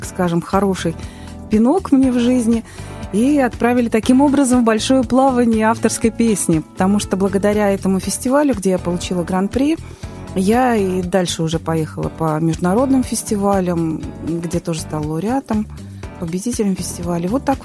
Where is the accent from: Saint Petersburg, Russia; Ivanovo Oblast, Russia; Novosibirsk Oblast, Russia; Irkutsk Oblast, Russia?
Ivanovo Oblast, Russia; Ivanovo; И когда я вернулась уже вот после окончания контракта к себе в родной город, я пришла к друзьям в школу.